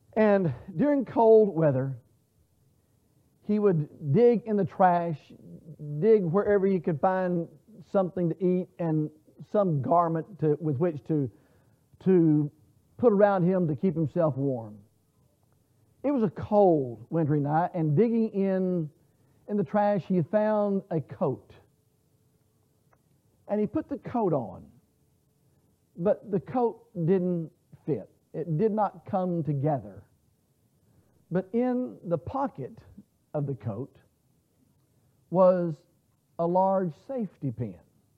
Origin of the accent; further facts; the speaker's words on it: Dallas, Texas, United States; you already know I'm from the Dallas area. And being from the Dallas area, being a Texan, when I was born, and from the time of my earliest memory, I have been